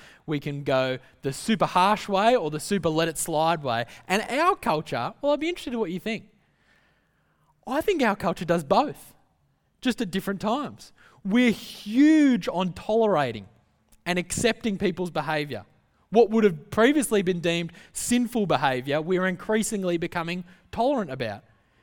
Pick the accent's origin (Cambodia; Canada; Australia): Australia; But we swing the other way because we're not very good as an Australian culture at forgiving.